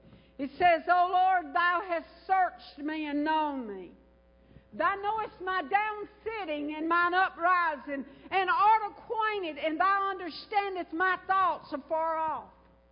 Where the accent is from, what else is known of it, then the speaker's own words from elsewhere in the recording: Alabama, United States; I used to pray for my mama in Alabama, they put her in a nursing home, and it was 42 miles below my hometown, and I couldn't go home all the time.